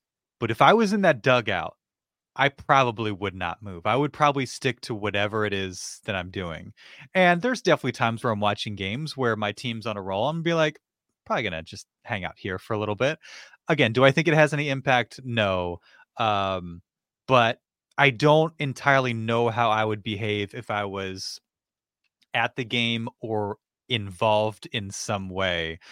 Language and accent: English; Philadelphia, Pennsylvania, United States; I feel like, I'm from Philadelphia, I follow, you know, all the media outlets.